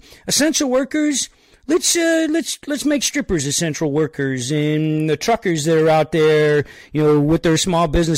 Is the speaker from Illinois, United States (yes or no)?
no; Florida, United States; I'm originally from West Central Florida, and I'm very familiar with the Clearwater area.